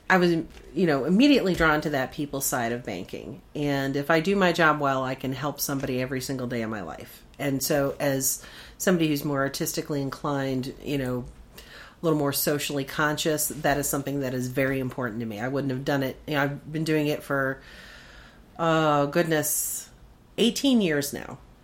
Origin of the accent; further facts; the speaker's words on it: Michigan, United States; now in Pittsburgh, United States; And I moved to the States when I was three. I was raised in Michigan and moved to Pittsburgh roughly 1996, 97, somewhere around there, and fell in love with the city and have been here ever since.